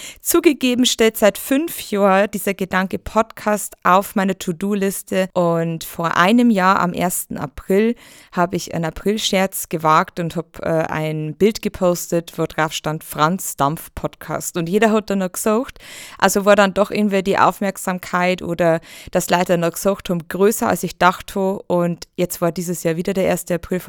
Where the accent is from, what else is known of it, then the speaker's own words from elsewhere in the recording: Bavaria, Germany; ich komme aus der Oberpfalz, wenn man vielleicht hört